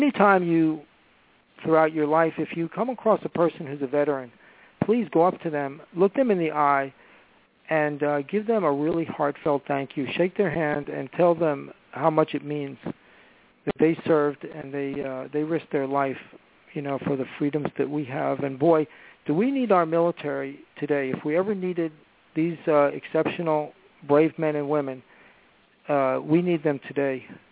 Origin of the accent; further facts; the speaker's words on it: United States; You know, as an American, it's disgraceful that at such a consequential moment